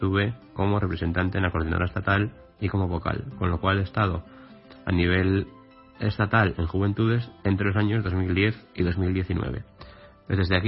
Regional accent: Galicia, Spain; con lo que podéis deducir que soy de Galicia, originario de esa región del noroeste peninsular.

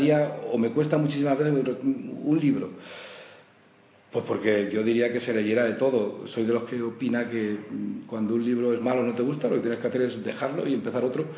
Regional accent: Cornellà de Llobregat, Catalonia, Spain; pues en mi pueblo, en Cornellá, no tiene nada, es solamente, o seguramente lo que tiene son maravillosos recuerdos de pasar uno de ser niño a ser hombre

